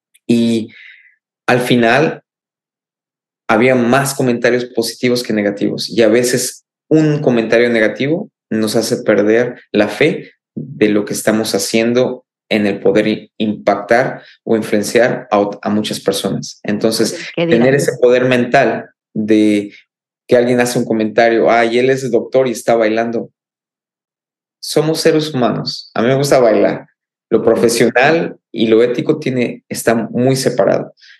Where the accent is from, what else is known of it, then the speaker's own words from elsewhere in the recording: Oaxaca, Mexico; now in Austin, United States; yo soy de Oaxaca y tenemos una guelaguetza en Austin